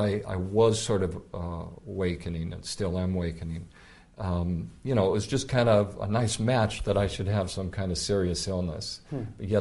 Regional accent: West Coast, United States; also born or lived in Seattle / Fairfield, Iowa; I was born in Seattle. I was raised on the West Coast. And, of course, I came to Fairfield with everybody else in the late 70s.

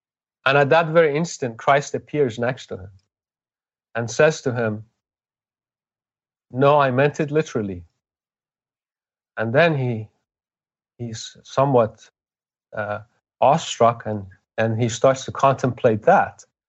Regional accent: Iran; I remember growing up in Iran, you know, when you're immersed in it and it's all around you in your culture

